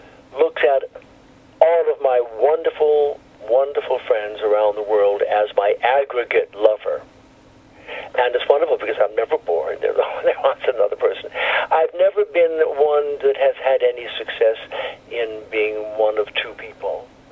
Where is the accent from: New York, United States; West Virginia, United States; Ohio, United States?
New York, United States; I'm a New Yorker. I'm Jewish.